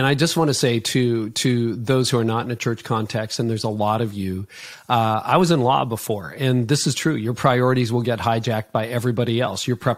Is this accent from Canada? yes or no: yes; Canada; And I'm Canadian, so we're kind of like Switzerland. Okay, we're neutral. And most of the people I work with are in the US, but I happen to live in Canada.